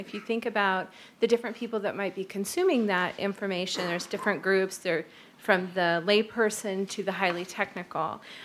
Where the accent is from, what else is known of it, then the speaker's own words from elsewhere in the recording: United States; I'm from Washington University in St. Louis, from the U.S.